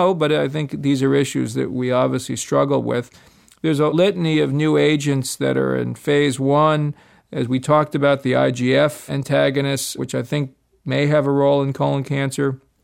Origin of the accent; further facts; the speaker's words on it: New York, United States; Yeah, I'm from New York and I'm not from Missouri, but I guess my response would still be show me.